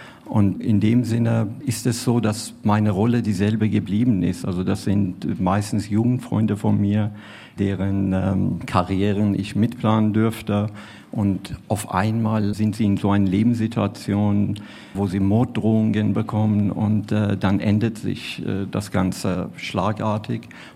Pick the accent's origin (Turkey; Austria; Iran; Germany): Iran; Und das Gefühl haben wir als Iraner weder im Iran noch außerhalb des Irans leider.